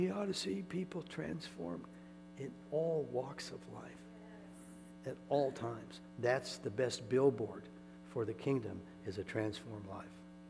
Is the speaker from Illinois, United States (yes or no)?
no; Iowa, United States; I grew up in Iowa. I understand harvest a little bit.